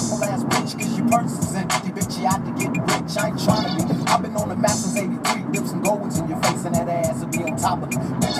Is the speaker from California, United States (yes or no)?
yes; Long Beach, California, United States; I'm from Long Beach, where the beans make a crack pipe out of a miniature 99-cent store flashlight.